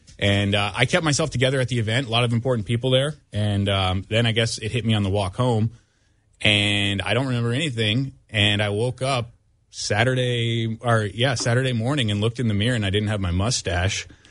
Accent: Los Angeles, California, United States; Where are you from? And I said, L.A.

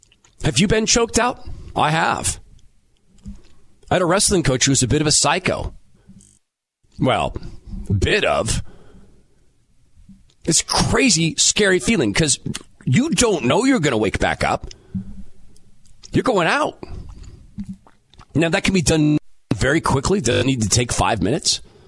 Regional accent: Spokane, Washington, United States; I grew up in Spokane, Washington, in the Valley. In my school, I knew two black people.

